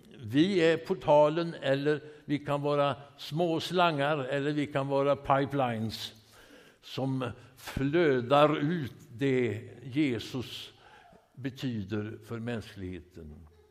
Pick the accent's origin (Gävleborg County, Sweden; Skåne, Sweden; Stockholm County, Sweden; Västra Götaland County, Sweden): Västra Götaland County, Sweden; Smögen; Och det mindes mig min söndagsskolsvandring hemma på Smögen.